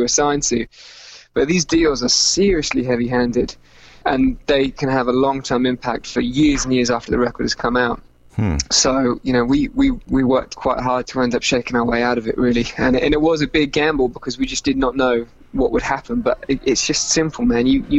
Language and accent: English; East of England, United Kingdom; where I grew up in Norfolk in England.